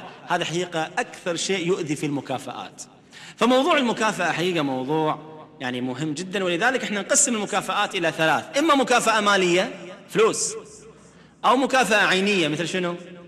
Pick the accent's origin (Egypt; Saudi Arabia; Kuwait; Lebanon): Kuwait; عندنا بالكويت غالي كيلو فقع